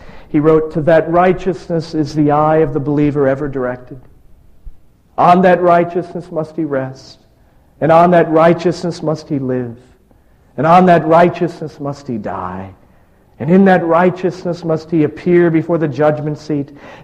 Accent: Scotland, United Kingdom; I love the Scottish theologians. I'm Scottish, so I think they're the best.

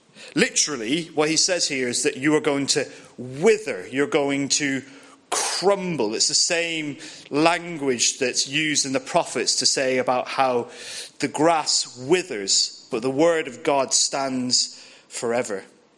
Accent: Ireland; Maybe that's just me as an Irishman.

